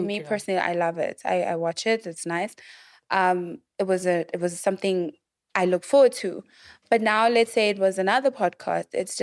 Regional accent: South Africa; I'm a South African person, black person.

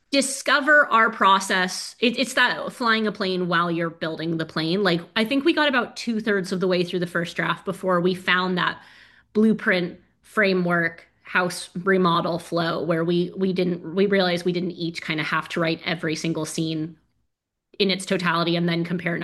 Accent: United States; now in Scotland, United Kingdom; I'm an American who lives in Scotland.

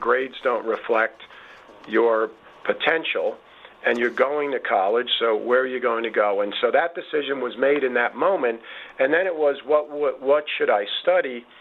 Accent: Long Island, New York, United States; His job when I was growing up in Long Island was driving a truck

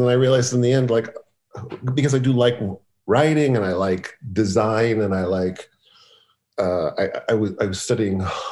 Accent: Los Angeles, California, United States; born or raised there

